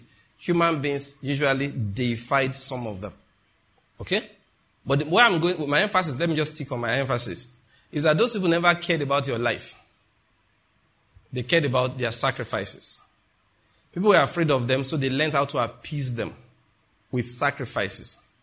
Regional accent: Western Nigeria, Nigeria; I grew up in Western Nigeria, so I know more of the traditional worship there than I know of the one in Eastern Nigeria.

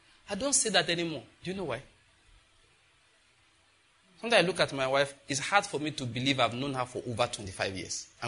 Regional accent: Ondo, Nigeria; now in Enugu, Nigeria; I say, well, naturally, I'm from Ondo State.

